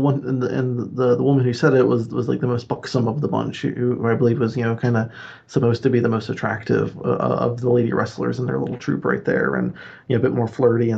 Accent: Maine, United States; He's probably the most famous wrestler to ever come from my home state of Maine

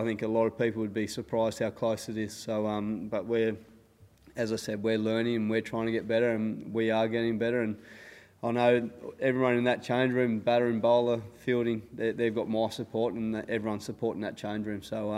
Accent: Australia; I'm just really concerned about what we're doing as an Australian cricket team.

